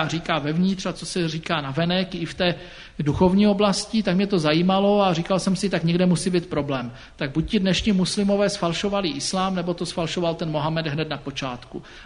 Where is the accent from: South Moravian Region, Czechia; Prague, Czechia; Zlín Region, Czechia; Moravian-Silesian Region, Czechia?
Moravian-Silesian Region, Czechia; Frýdlant nad Ostravicí; já pocházím od Frýlantu nad Ostravicí z jedné vesničky.